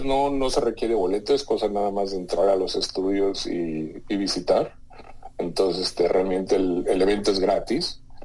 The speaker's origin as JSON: {"language": "Spanish", "region": "Mexico City", "country": "Mexico", "tie": "born or raised there", "said": "yo nací y crecí en la Ciudad de México, pero ya mi padre era alemán y mamá mexicana."}